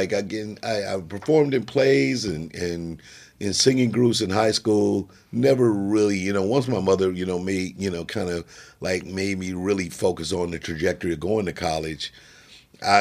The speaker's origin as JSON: {"language": "English", "town": "Jefferson City", "region": "Missouri", "country": "United States", "tie": "born there", "said": "I was born in Jefferson City, Missouri. That's the capital of Missouri, the state capital."}